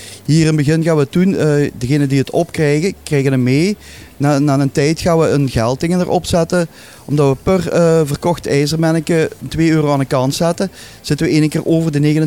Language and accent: Dutch; Limburg, Belgium; we willen gewoon als Limburger niet achterblijven.